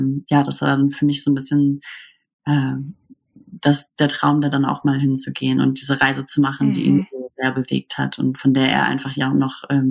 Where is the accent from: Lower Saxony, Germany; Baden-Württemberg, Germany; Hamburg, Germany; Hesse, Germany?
Hamburg, Germany; wir kommen ja aus Hamburg